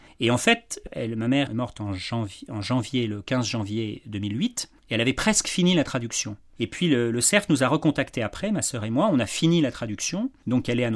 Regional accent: Boulogne-Billancourt, Île-de-France, France; avec ma sœur, avec ma famille, nous avons grandi près de Paris, à Billancourt.

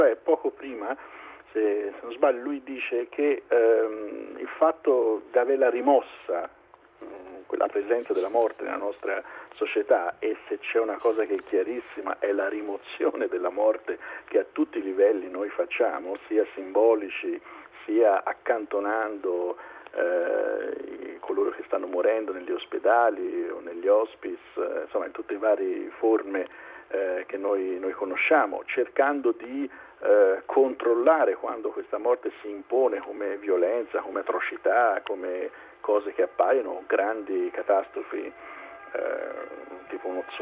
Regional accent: Tuscany, Italy; io sono toscano, sono cresciuto guardando le tombe degli Etruschi, le loro pitture

